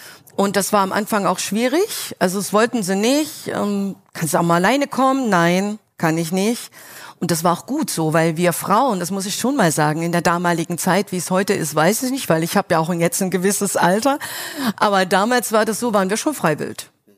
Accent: Thuringia, Germany; wir sind ja aus Thüringen gekommen und wir wollten eigentlich nicht nach Berlin.

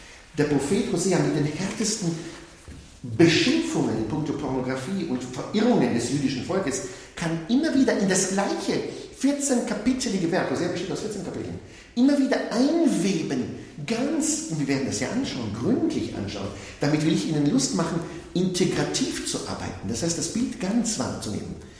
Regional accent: Israel; Ich bin in Israel aufgewachsen und ich bin in der Tradition des Judentums aufgewachsen.

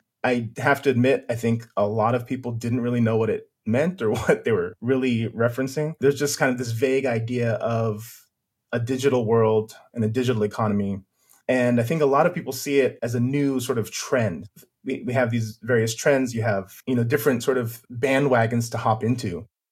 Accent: California, United States; now in China; I'm originally from California, from Silicon Valley. But I've been living now in China for 20 years, actually, running a software company.

